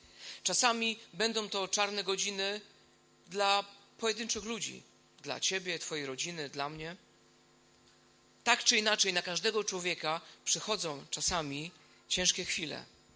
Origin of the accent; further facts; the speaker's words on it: Silesian Voivodeship, Poland; Moja rodzina jest ogromnie mała właśnie z tego powodu, że pochodzimy z Górnego Śląska i część mojej rodziny była Ślązakami pochodzenia niemieckiego.